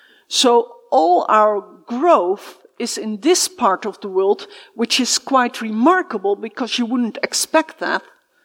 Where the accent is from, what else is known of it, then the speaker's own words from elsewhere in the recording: Netherlands; English is a second language; You can hear that I have a strange accent. That is because we are from the Netherlands. And so my English is not always top, but I hope you will bear with me. We've not always lived in the Netherlands. We've had cross-cultural experience.